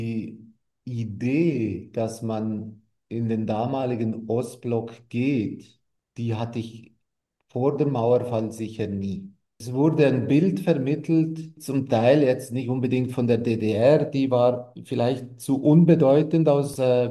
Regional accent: Switzerland; moved away; dass wir irgendwann mal in der Schweiz aufgewachsen sind

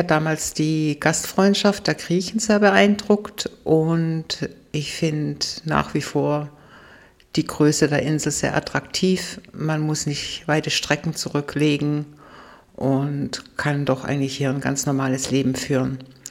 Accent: Baden-Württemberg, Germany; born there; gebürtige Schwäbin

